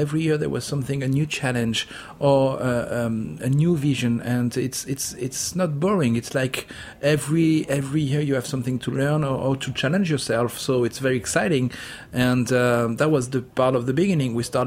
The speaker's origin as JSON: {"language": "English", "country": "Monaco", "tie": "born or raised there", "said": "so actually I grew up born and grew up in Monaco."}